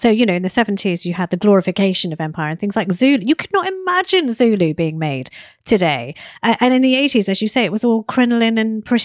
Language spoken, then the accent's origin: English; East of England, United Kingdom; born there; I'm the Indian in Britain. I mean, of Indian origin, born in Essex